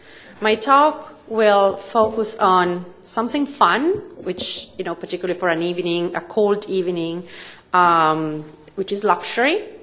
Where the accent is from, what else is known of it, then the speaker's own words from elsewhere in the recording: Italy; I'm from Italy